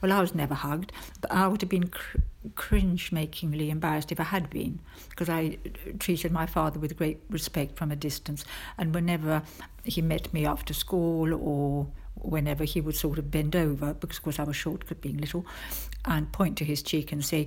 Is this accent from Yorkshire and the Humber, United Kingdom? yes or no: no; London, United Kingdom; born there; Yes, so although I was born in London